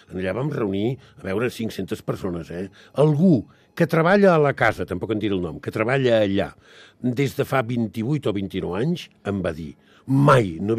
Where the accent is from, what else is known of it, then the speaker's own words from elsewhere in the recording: Catalonia, Spain; som els catalans